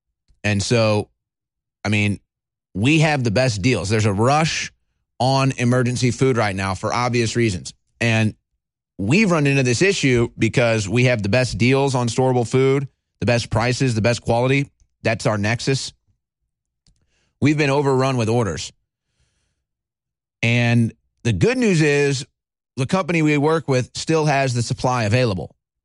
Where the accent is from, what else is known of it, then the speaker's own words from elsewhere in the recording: Missouri, United States; now in Texas, United States; Now, I'm from Missouri. Lived in Texas for 4 years now. Families lived in Texas for forever.